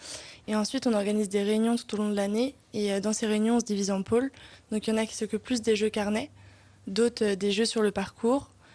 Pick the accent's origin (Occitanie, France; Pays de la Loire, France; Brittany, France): Pays de la Loire, France; Mélèze-du-Maine; Et personnellement, je suis originaire de Mélèze-du-Maine, donc c'est pas très loin d'Entrammes, donc j'ai toujours entendu parler du rallye. Et ma famille étant d'Entrammes